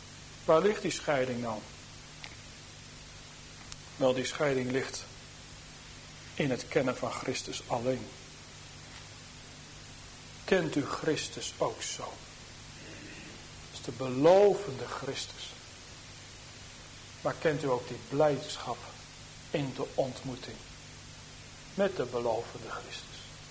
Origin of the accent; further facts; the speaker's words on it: Harderwijk, Gelderland, Netherlands; Dan denk ik aan de plaats waar ik opgegroeid ben in Harderwijk.